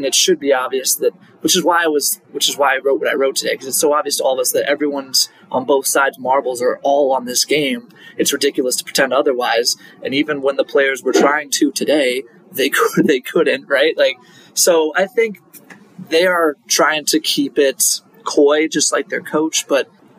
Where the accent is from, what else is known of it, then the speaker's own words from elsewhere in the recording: Cleveland, Ohio, United States; So I grew up in Cleveland for the most part. I graduated from Willoughby South High School. I went to Ohio University.